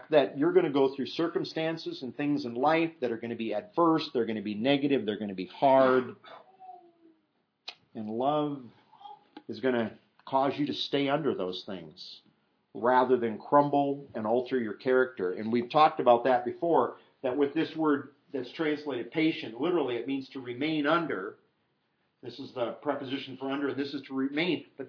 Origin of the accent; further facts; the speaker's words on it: Iowa, United States; It doesn't usually snow that much where I grew up in Iowa when it's 30 below.